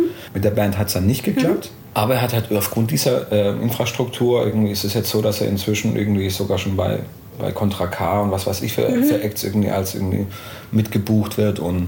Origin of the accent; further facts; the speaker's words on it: Calw, Baden-Württemberg, Germany; born there; now in Karlsruhe, Germany; komme aus dem schönen Karlsruhe, gebürtig aus Calw, also ein Exilschwabe.